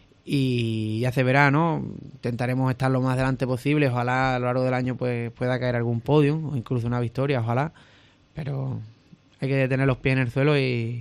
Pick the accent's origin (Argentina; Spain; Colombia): Spain; Andalusia; Mi pueblo colapsado completo. Y la verdad que es increíble sentir ese apoyo de la afición, aparte de la gente de mi pueblo, de la gente de aquí, de Cádiz y de Andalucía